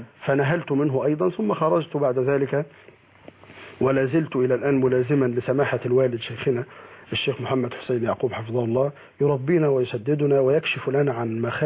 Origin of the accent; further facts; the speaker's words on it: Helwan, Cairo Governorate, Egypt; born there; من مواليد حلوان القاهره، وانا فوق ال30 بشيء وبس.